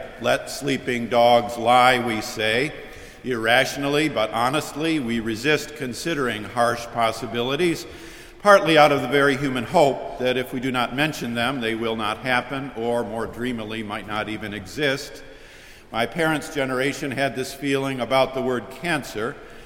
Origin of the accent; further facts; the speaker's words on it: Syracuse, New York, United States; I soon learned that he was from my hometown, Syracuse